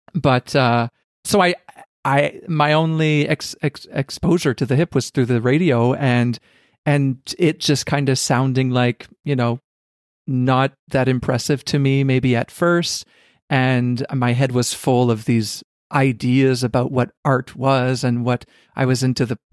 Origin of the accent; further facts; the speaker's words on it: Canada; even though I'm Canadian, like you, like, and it seems like it's in our blood